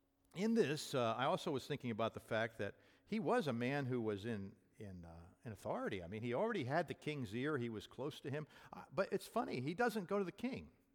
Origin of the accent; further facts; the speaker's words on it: New Jersey, United States; I'm from New Jersey. Do you know anything about people from New Jersey? They tend to be in your face.